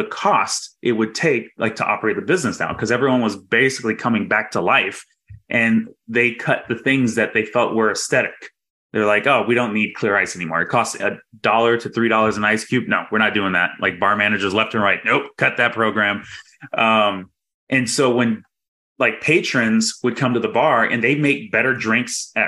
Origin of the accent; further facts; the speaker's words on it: Texas, United States; also born or lived in Missouri; now in Los Angeles, United States; I just come from Missouri. I'm from Texas originally, but my wife's from Missouri and we lived there for like 7 years.